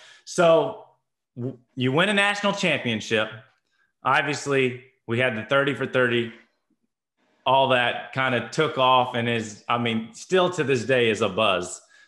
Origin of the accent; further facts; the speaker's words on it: Indiana, United States; my friends that don't know, growing up in Indiana, didn't know much about NC State